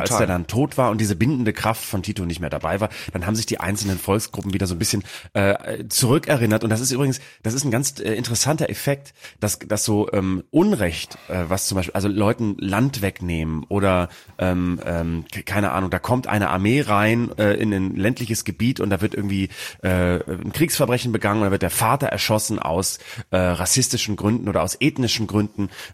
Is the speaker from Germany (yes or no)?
yes; Germany; für mich als Deutscher sind das da unten die Menschen